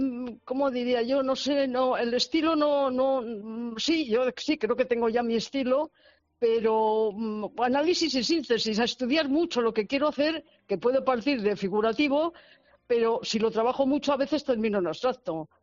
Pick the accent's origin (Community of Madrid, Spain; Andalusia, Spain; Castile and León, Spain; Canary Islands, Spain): Community of Madrid, Spain; Madrid; now in Manilva, Spain; Yo soy de Madrid, está por el norte, y después pues vine para Málaga y vivo en Manilva.